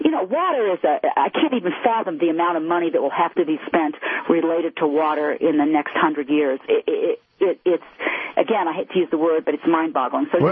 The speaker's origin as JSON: {"language": "English", "region": "Midwest", "country": "United States", "tie": "born or raised there", "said": "I grew up in the Midwest, you know, that was one of the great fun things"}